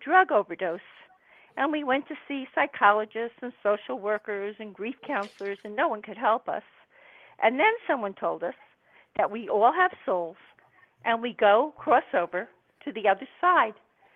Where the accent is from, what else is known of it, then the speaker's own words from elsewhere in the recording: New Jersey, United States; I'm calling, you can tell from my accent, I'm a New Jersey girl.